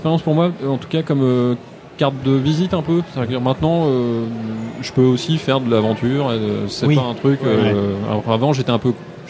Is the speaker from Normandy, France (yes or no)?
yes; Rouen, Normandy, France; accent: Rouen dialect; Je suis d'Arouen.